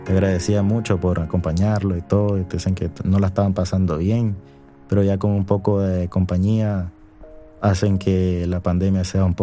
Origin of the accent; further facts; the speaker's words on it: Nicaragua; now in Spain; tengo 21 años y vengo de Nicaragua, estoy acá en España.